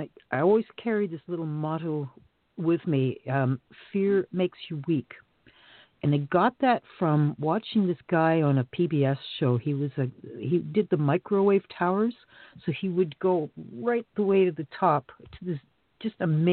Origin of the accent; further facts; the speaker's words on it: Canada; I guess, well, we're from Canada, eh?